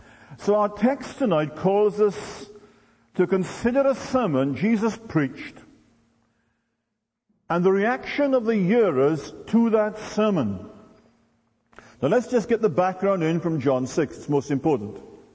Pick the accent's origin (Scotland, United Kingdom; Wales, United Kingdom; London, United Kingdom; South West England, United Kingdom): Wales, United Kingdom; I am not English. Wales is not part of England. It's a separate nation.